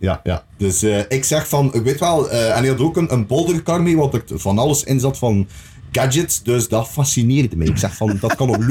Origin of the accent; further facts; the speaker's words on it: West Flanders, Belgium; ik ben zelf West-Vlaming. En West-Vlaanderen, dat is een beetje het Friesland van België. Weet wel, wij hebben ons eigen taaltje, we hebben ons dialect